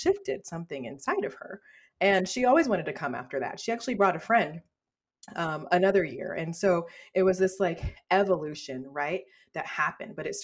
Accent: Indianapolis, Indiana, United States; now I grew up in Indianapolis, Indiana. We lived in predominantly like white neighborhoods

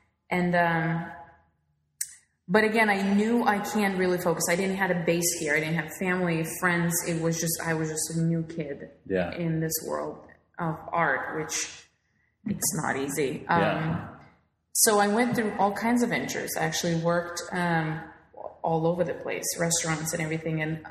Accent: Lithuania; now in San Francisco, United States; I am from Lithuania. I'm 100% Lithuanian.

